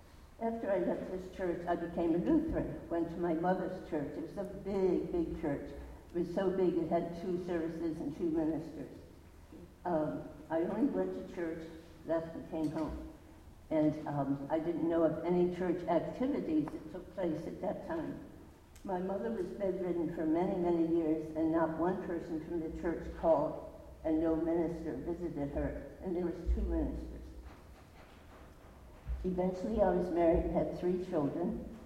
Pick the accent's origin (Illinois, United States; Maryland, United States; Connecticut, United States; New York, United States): Maryland, United States; I was brought up in Maryland, and I was a Presbyterian. And I went to a little tiny church in a town called Dickeysville.